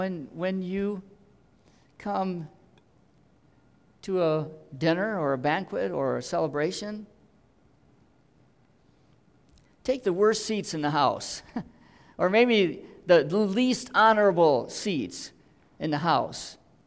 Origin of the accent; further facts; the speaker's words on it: Michigan, United States; I grew up in Western Michigan, a very religiously conservative area